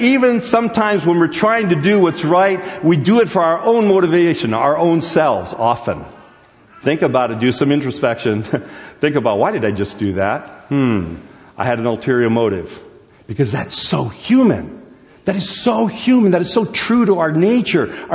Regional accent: United States; Especially as an American. Because Americans are so self-willed. We're so determined.

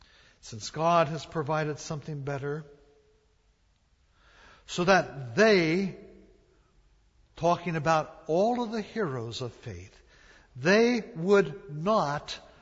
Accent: San Francisco, California, United States; Now, I grew up in San Francisco, and I go back every once in a while to the old haunts where I lived, walk some of the streets.

